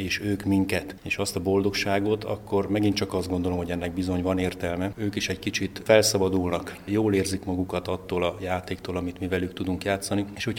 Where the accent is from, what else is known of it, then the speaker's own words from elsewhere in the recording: Nagykanizsa, Zala, Hungary; born there; hogyha én ide születtem Nagykanizsára